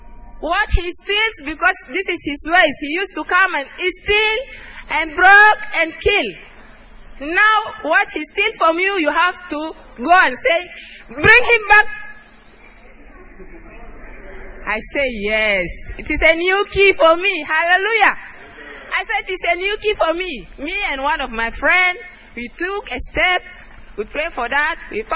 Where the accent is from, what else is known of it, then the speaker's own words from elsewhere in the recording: Sudan; now in Cairo, Egypt; I'm from Sudan. I'm here in this church for 7 years.